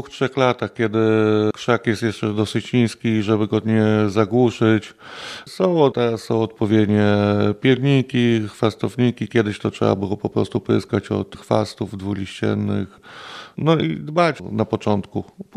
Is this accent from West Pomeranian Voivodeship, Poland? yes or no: no; Łuków, Lublin Voivodeship, Poland; Jestem z Łukowa, pochodzę.